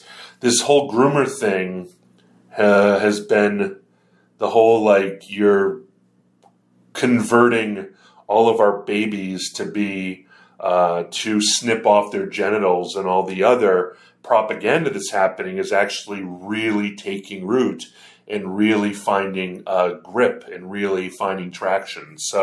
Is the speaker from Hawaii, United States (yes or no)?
yes; Hawaii, United States; And I grew up in Hawaii, where we used to call people who were second to spirit or just gay or lesbian or whatever.